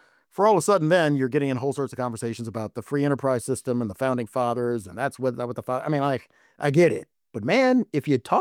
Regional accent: Washington, District of Columbia, United States; my hometown newspaper gets raided by the FBI? They're executing search warrants at the Washington Post.

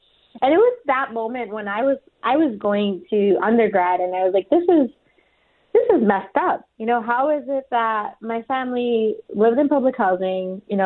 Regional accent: New York, United States; I grew up in Brooklyn, New York, in Williamsburg, in an area that is now very populous because it's been gentrified.

